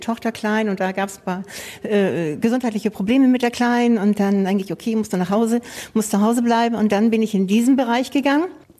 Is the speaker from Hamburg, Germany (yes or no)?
yes; Hamburg, Germany; Ich komme auch aus Hamburg, das ist richtig. Da lebe ich, da arbeite ich.